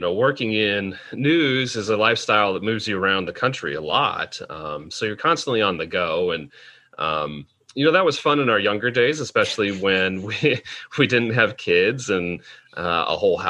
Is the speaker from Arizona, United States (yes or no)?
yes; Arizona, United States; Well, you know, people always used to tell us growing up in Arizona, well, your blood is thinner